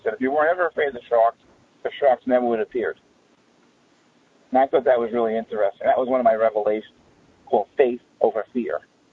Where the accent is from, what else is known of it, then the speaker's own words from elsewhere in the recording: Bronx, New York, United States; Now, I'm from the Bronx, right?